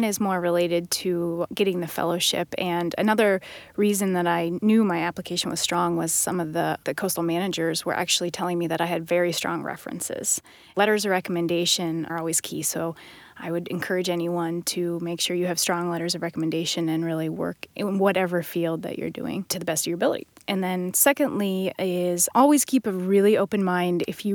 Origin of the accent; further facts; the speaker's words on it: Colorado, United States; I actually grew up in Colorado. So I'm an inland mountain girl.